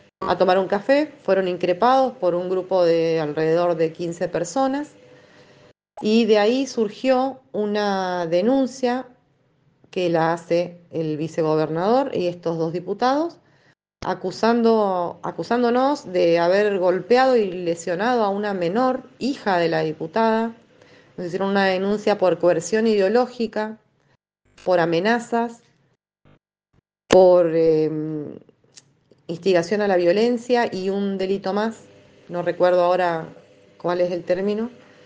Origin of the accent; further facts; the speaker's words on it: Chubut, Argentina; de Chubut, soy militante socioambiental y comunicadora social